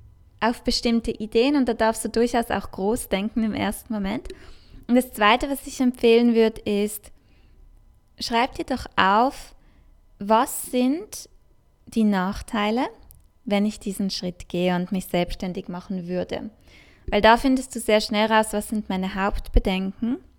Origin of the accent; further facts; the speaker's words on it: Switzerland; das ist ja auch noch etwas Kulturelles bei uns in der Schweiz